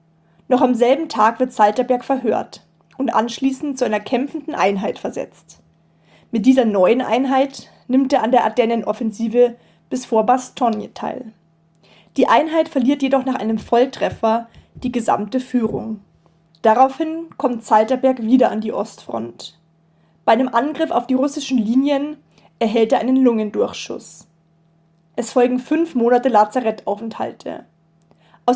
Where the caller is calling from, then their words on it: Rosenheim, Bavaria, Germany; Ich bin aus Rosenheim, das ist in Oberbayern. Das ist so 60 Kilometer südlich von München.